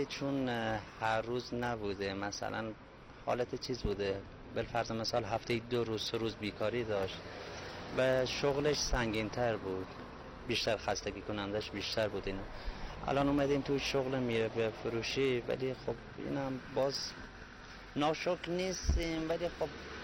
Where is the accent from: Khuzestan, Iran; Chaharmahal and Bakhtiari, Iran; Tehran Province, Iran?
Chaharmahal and Bakhtiari, Iran; Lordegan; لردگان، شهرستان لردگان.